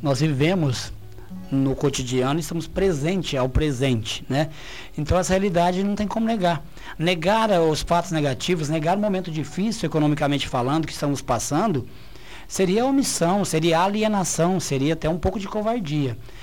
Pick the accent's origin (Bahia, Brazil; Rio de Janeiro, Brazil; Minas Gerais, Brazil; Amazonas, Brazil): Minas Gerais, Brazil; Aparecida de Minas; sou casado com a Vânia, pai do Alexandre, pai da Maria Clara … sou de Aparecida de Minas